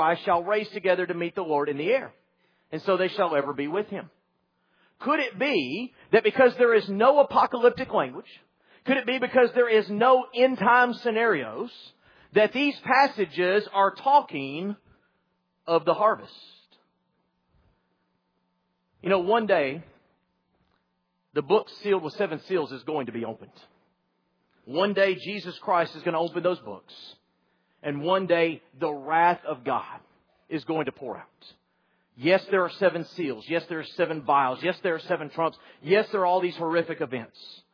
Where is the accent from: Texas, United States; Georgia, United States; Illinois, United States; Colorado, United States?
Texas, United States; Now, I did not grow up on a farm, but I grew up in Texas, and well, that's not close enough, but it'll work for this illustration.